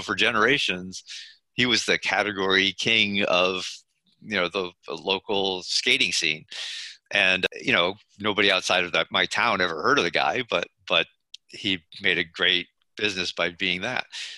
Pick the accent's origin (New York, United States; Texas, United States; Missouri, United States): New York, United States; Binghamton; And my example was I grew up in Binghamton, New York, in a small town